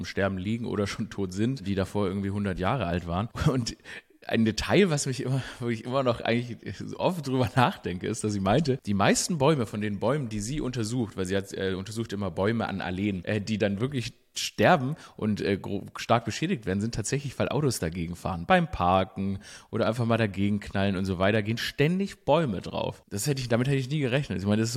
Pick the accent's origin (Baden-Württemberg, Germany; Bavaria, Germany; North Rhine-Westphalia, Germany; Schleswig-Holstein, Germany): Baden-Württemberg, Germany; Stuttgart; weil ich komme ja aus Stuttgart und ursprünglich.